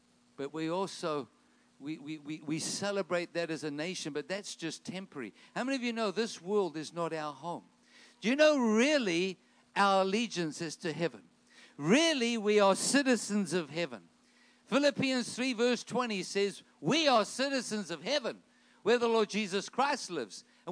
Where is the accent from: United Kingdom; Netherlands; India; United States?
United States; Detroit, Michigan; born there; also born or lived in South Africa; I was born in Detroit in, 1964. We moved to South Africa. The Lord called me back here in 1999, and I love America. It's the land of my birth